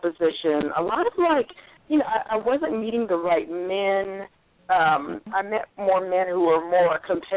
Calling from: Alameda, California, United States; I'm calling from Alameda, California, which is up Northern California.

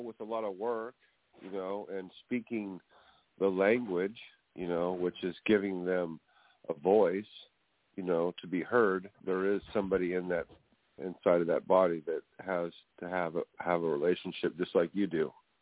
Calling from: California, United States; California.

